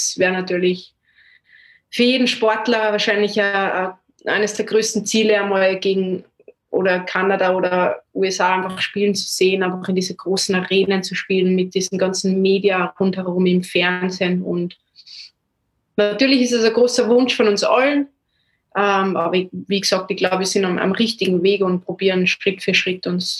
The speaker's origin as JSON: {"language": "German", "town": "Zell am See", "region": "Salzburg", "country": "Austria", "tie": "born or raised there", "said": "Und natürlich verfolge ich liebend gern die Spieler, mit denen ich aufgewachsen bin in Zell-am-See"}